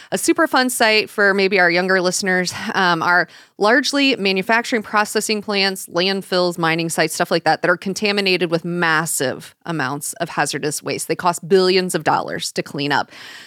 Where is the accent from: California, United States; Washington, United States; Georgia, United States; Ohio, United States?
Ohio, United States; because I'm from Butler County, which technically Fernald is in Northwest Hamilton County.